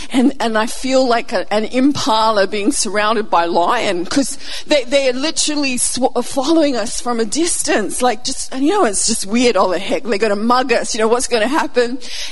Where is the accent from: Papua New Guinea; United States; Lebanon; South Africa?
Papua New Guinea; born there; I'm the daughter of missionaries. I was born in Papua New Guinea, so always had a bit of a natural cross-cultural bend.